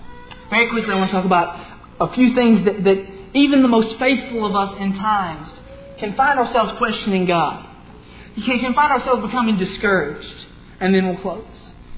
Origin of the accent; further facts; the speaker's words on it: Bradley, Arkansas, United States; I'm from Bradley. Bradley, Arkansas, it's a town of about 600 people.